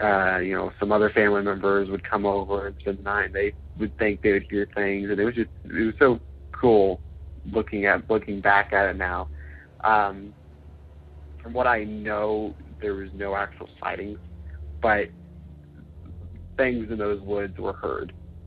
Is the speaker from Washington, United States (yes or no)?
no; Tulsa, Oklahoma, United States; I'm from Tulsa, Oklahoma.